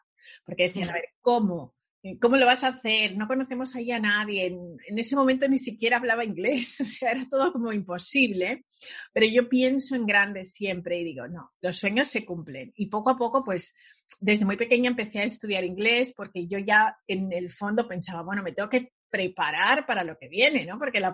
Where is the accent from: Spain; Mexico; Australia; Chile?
Spain; sí, soy española, pero también soy africana y también soy americana. Y al final digo, y también soy del mundo porque he estado en muchos países